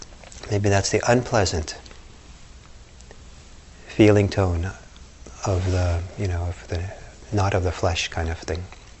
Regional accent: Italy; back to my childhood, when I was growing up in Italy, when I was about 11 or so

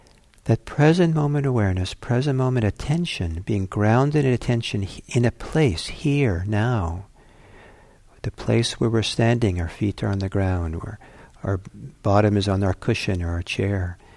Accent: Italy; I went back to a place where I grew up in Italy, lived there for 5 years

